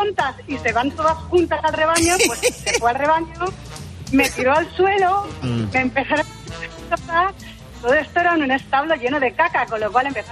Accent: Madrid, Community of Madrid, Spain; also born or lived in León; Hice la carrera en León y soy de Madrid, con lo cual ya se metían bastante conmigo porque pues ellos eran de pueblo y yo soy de ciudad total.

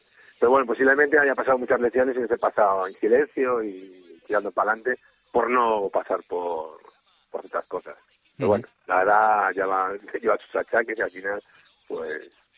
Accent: Cangas, Galicia, Spain; al final pues vengo de Cangas, que me parece muy caliente

